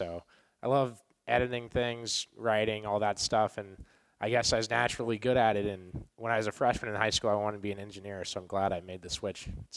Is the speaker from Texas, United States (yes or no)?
no; West Des Moines, Iowa, United States; So I'm graduated from Valley. I'm from West Des Moines, lived there my whole life.